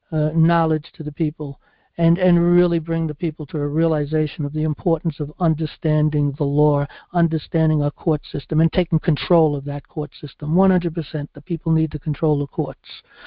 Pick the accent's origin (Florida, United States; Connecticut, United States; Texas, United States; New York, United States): New York, United States; New York City; I grew up in New York City, and patriotism was a big thing.